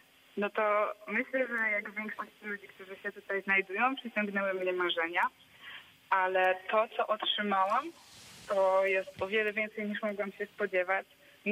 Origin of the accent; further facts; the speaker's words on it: Gorzów Wielkopolski, Lubusz Voivodeship, Poland; Jestem z Gorzowa i uczę się jeszcze.